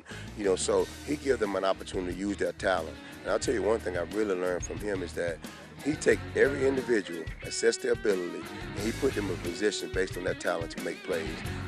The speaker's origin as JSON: {"language": "English", "region": "Georgia", "country": "United States", "said": "He's from Georgia and I'm from Georgia."}